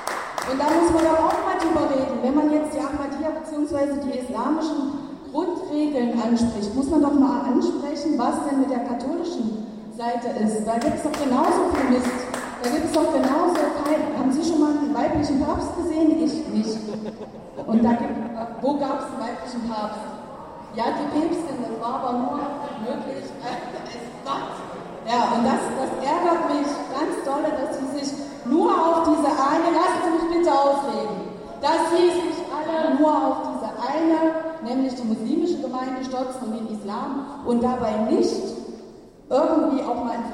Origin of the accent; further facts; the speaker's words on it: Erfurt, Thuringia, Germany; ich komme auch aus Erfurt, wohne aber nicht in Marbach